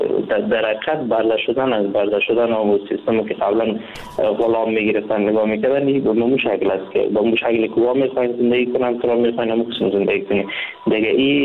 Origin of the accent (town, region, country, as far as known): Afghanistan; now in India